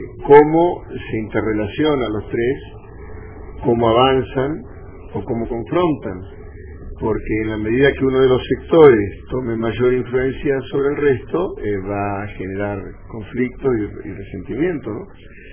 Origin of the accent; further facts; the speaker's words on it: Argentina; now in Honduras; Bueno, 5 años no me dan derecho a nada. Yo soy un argentino catrachizado, pero sigo siendo un extranjero.